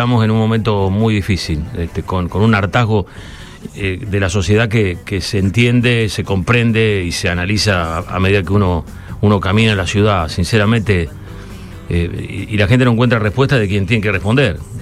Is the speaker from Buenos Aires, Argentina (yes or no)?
no; Rosario, Santa Fe, Argentina; Yo soy un rosarino de nacimiento, de tránsito, de familia, de periodismo, de laburo. Me gusta Rosario, quiero a Rosario íntimamente.